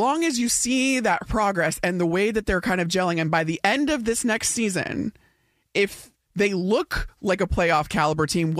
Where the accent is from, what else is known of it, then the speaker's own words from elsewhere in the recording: Chicago, Illinois, United States; I grew up in Chicago.